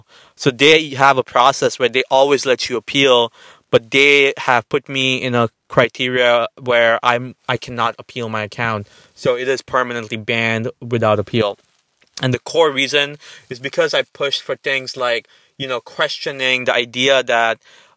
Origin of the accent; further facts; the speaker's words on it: India; now in United States; Listen, I come from India.